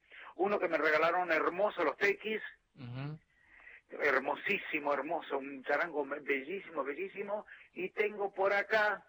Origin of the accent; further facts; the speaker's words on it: Ezeiza, Buenos Aires Province, Argentina; also born or lived in San Miguel de Tucumán / Monte Grande; y a los 5 años, mi viejo, que era porteño, trajo a la familia a vivir a Ezeiza, al pueblo de Ezeiza. Con callecitas de tierra.